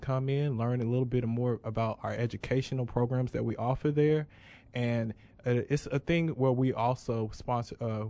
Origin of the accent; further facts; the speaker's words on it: Brenham, Texas, United States; Well, I'm from Brenham, Texas, home of Bluebell Ice Cream, not too far outside of the Bryan College Station area.